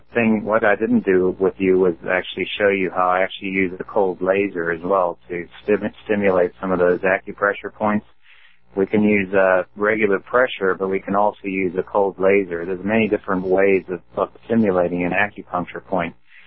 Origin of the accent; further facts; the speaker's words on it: South Africa; now in United States; Yeah, I grew up in South Africa, yeah. So, yeah, great place. Miss it a lot.